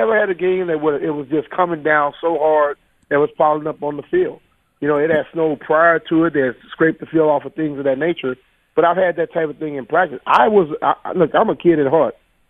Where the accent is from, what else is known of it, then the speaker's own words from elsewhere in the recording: Louisiana, United States; I came here from Louisiana.